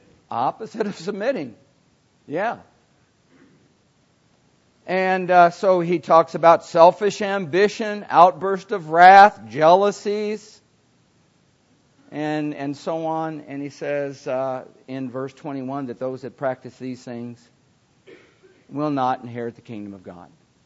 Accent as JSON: {"language": "English", "region": "Minnesota", "country": "United States", "tie": "born or raised there", "lives_now": "Florida, United States", "said": "I grew up in Minnesota, land of lakes, all these woods."}